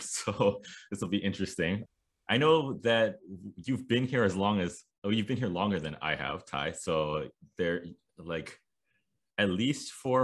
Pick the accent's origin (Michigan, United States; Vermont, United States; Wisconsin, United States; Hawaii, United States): Hawaii, United States; No, I'm from Hawaii.